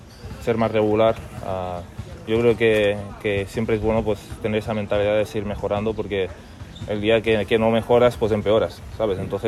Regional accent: Spain; Yo voy con España. Voy con España porque al final soy español y quiero que gane siempre.

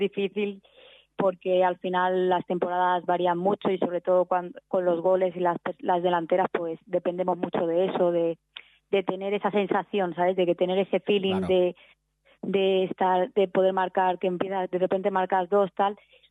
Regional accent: Valencia, Valencian Community, Spain; Que al final yo soy de Valencia, entonces a mí mucha gente ve la playa y como que dice, ostras, tal, a mí eso no me sorprendió tanto

